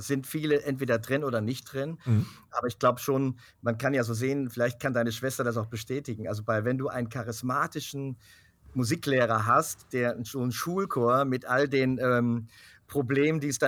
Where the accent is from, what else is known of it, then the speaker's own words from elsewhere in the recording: United States; Aber ich bin da auch in Amerika ja auch groß geworden. Habe ja auch eine Zeit dort gelebt.